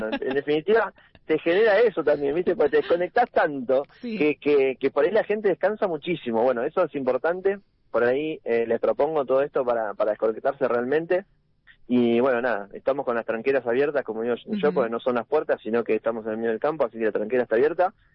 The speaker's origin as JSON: {"language": "Spanish", "region": "Tierra del Fuego", "country": "Argentina", "said": "yo soy fueguino también"}